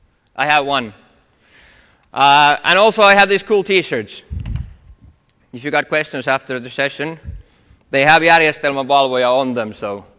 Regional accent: Finland; first language Finnish; English is a second language; So, as you can perhaps guess, English is not my native language. So just so that you bear with me when I'm trying to make my jokes and translate them from Finnish to English

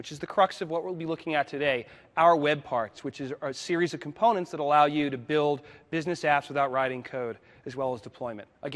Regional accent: Boston, Massachusetts, United States; I'm from Boston, Mass. How many of you are from Boston?

